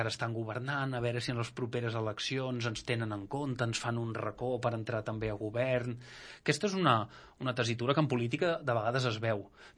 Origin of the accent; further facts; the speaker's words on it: Els Hostalets, Catalonia, Spain; com que jo els hostalets me'ls estimo molt, com és el meu poble